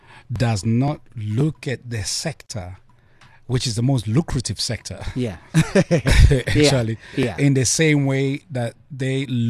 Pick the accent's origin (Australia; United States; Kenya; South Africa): South Africa; as in a South African, and as a South African